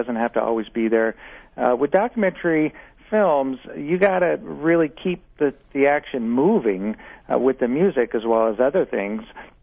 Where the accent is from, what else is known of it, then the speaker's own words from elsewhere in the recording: Omaha, Nebraska, United States; because I grew up in Omaha and I didn't learn very much about the American Indian culture